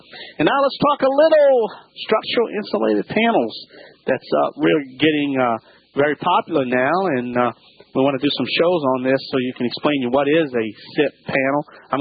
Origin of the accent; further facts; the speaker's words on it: New Orleans, Louisiana, United States; Okay, so you're down in the Big Easy, my hometown, right?